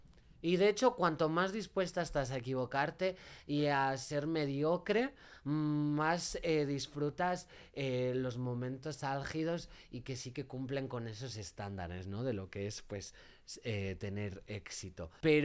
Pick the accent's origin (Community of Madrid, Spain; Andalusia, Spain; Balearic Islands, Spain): Balearic Islands, Spain; Magaluf; Además, me crié en Magaluf y mi ventana del cuarto daba a la calle